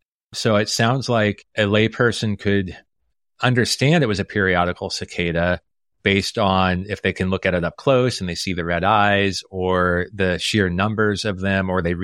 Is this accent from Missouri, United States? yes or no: no; Omaha, Nebraska, United States; I grew up in Omaha, Nebraska.